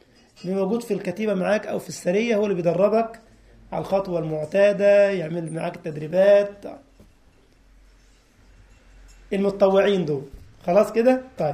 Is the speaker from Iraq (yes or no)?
no; Upper Egypt, Egypt; في منطقه اسمها صعيد مصر، وانا منها على فكره، انا اصلي من الصعيد يعني